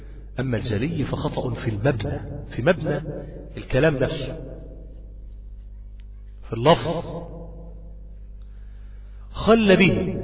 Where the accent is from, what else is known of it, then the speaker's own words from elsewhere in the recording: Egypt; كان أعتقد أنه بيبقى الساعة 7:30 عندنا في مصر